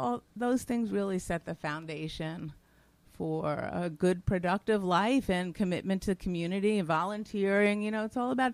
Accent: New York City, New York, United States; And I know when we were growing up, and I grew up in New York City, and it didn't appear that we had any other than the usual difficulties with racial issues.

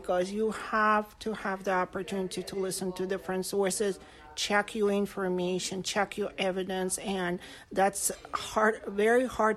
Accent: Moscow, Russia; English is a second language; now in United States; I was born in Moscow and I grew up in Moscow. I moved to the United States in 1998.

